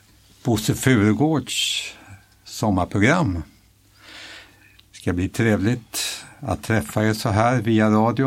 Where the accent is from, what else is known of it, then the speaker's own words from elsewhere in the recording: Stockholm, Stockholm County, Sweden; barn hemma på Söder. Utan min släkt kom från skärgården. Morfar var ju fiskare ute i skärgården på en ö som heter Resarö.